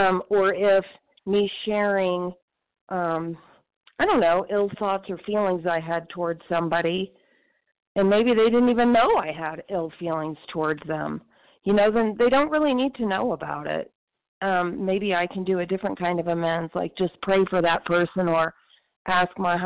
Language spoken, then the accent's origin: English; Southwest, United States; I'm a compulsive eater, and grateful to be here, grateful for the big book. And I'm from the Southwest. I'm in Mountain Time.